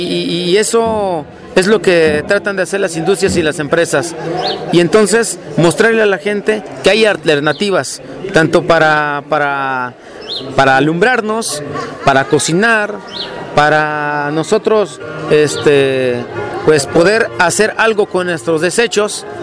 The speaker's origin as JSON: {"language": "Spanish", "country": "Mexico", "said": "nosotros, como mexicanos, no tenemos un déficit de energía eléctrica."}